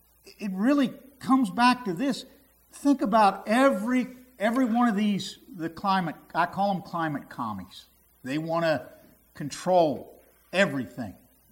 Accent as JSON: {"language": "English", "country": "United States", "tie": "born there", "said": "I am glad that I was born in America."}